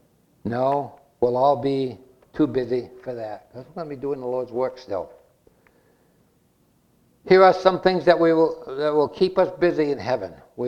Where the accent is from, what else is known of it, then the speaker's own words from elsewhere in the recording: Massachusetts, United States; accent: Massachusetts; And you're probably having trouble with my language, my Massachusetts accent, but hard is hard.